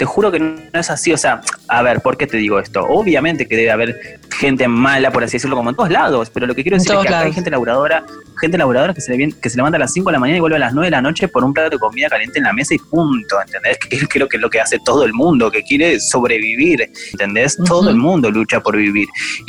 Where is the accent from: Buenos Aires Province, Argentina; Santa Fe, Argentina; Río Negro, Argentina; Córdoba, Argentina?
Buenos Aires Province, Argentina; yo soy del Fuerte Apache, por si no saben, obviamente